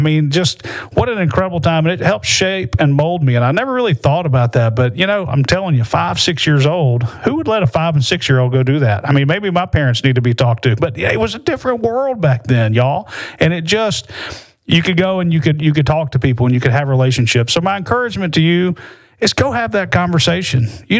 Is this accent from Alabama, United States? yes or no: yes; Crestline, Alabama, United States; Because, you know, I grew up in Crestline, Alabama, and my family and I talk about this all the time.